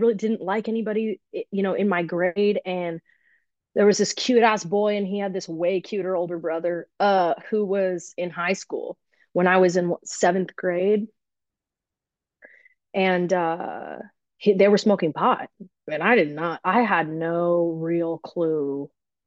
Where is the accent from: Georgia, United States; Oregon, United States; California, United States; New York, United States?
California, United States; born there; even though all these motherfuckers knew that I was born in California.